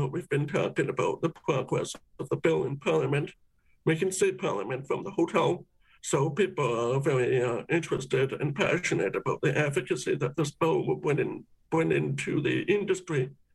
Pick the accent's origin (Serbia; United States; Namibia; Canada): Canada; these productions that everyone else seems to love and appreciate, but they don't quite recognize us being Canadian.